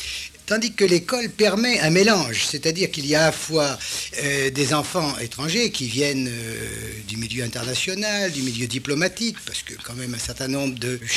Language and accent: French; Geneva, Switzerland; Bon, alors le premier accueil c'est moi qui l'ai fait avec lui en tant que Suisse de service et genevois de service.